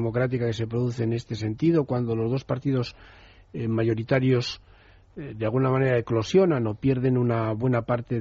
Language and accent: Spanish; Spain; un estado que no nos podemos permitir como españoles